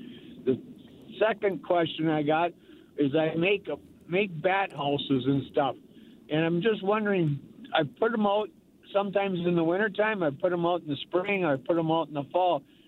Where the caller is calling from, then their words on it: Wisconsin, United States; Yeah, I'm from Douglas County here, and I got three different questions.